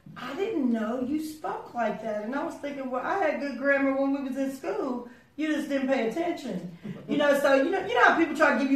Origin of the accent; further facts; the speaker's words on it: West Virginia, United States; now in Kentucky, United States; you know, I live in Kentucky, grew up in West Virginia, and I still go to West Virginia.